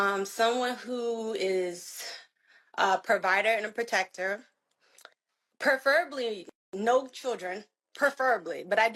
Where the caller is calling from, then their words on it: Florida, United States; I'm calling from Florida.